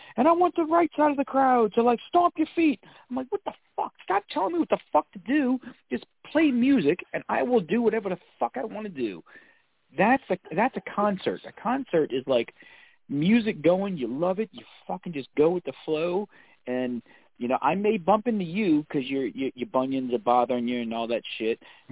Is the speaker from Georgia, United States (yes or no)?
no; New Orleans, Louisiana, United States; So I'm from New Orleans. There's a band in New Orleans that everybody loves